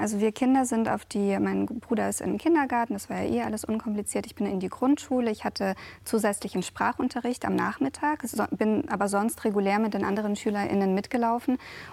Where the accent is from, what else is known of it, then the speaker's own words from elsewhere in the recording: Buchen, Baden-Württemberg, Germany; Wir haben zunächst in Klein Kasachstan gelebt. Das war ein Stadtviertel in Buchen im Odenwald, wo ich aufgewachsen bin, also in Süddeutschland.